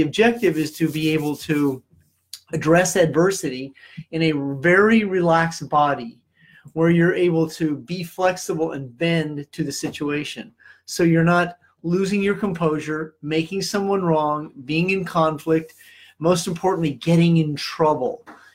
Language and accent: English; Kansas City, Missouri, United States; On March 30th, I'll be in my hometown, Kansas City, Missouri, at the KCI International Airport.